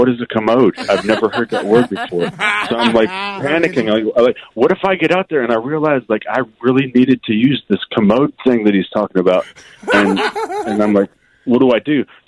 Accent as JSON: {"language": "English", "region": "New York", "country": "United States", "said": "I'm originally from Western New York State, and totally never heard it before."}